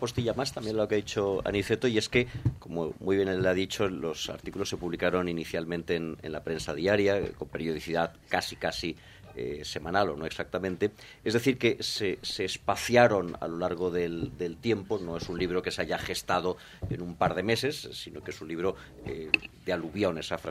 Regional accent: Valencian Community, Spain; casi todos somos valencianos

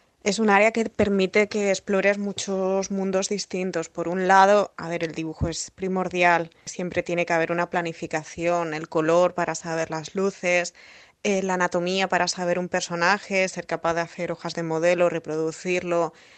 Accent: León, Castile and León, Spain; born there; now in Valencia, Spain; vivo en Valencia desde hace unos 4 años, pero nací en León.

